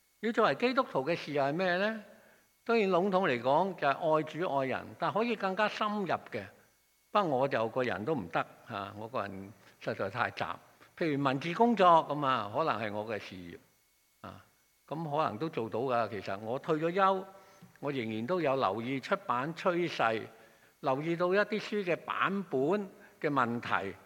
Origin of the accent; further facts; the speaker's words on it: China; 我們中國人說命運，其實命這個字呢，或者聽天由命呢，不是那麼迷信那麼消極的